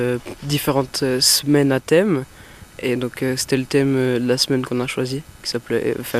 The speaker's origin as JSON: {"language": "French", "town": "Moutier", "region": "Jura", "country": "Switzerland", "said": "Moi, je viens de Moutier."}